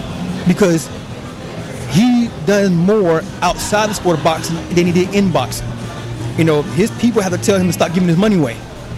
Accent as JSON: {"language": "English", "town": "Tampa", "region": "Florida", "country": "United States", "tie": "born or raised there", "said": "In South Tampa. In South Tampa and everything, and it's what we did."}